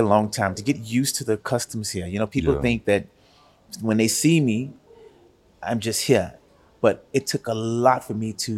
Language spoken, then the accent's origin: English; Chicago, Illinois, United States; She's like, you sure you're from Chicago? I said, yeah, I'm from Chicago.